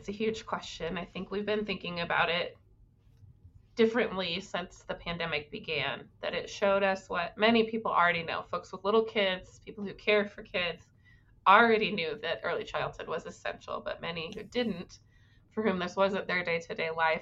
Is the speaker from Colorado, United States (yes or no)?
yes; Denver, Colorado, United States; Interestingly, I was born and raised in Denver, but was there while my husband was in school.